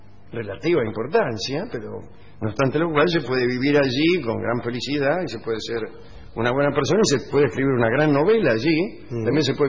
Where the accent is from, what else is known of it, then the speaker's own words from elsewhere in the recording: Baigorrita, Buenos Aires Province, Argentina; born there; Yo nací en Baigorrita, calcule.